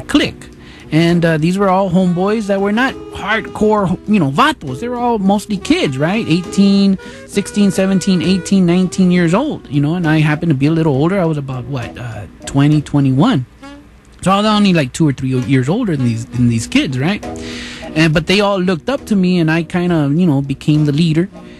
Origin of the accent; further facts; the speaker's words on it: United States; And growing up in America, well, you're always listening to English stuff, right?